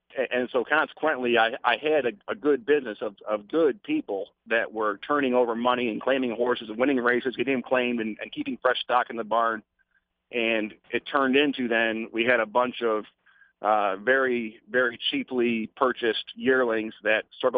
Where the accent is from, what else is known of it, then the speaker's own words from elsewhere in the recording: Batavia, Illinois, United States; raise them in Illinois. And at a very young age, they were in my hometown there in Batavia.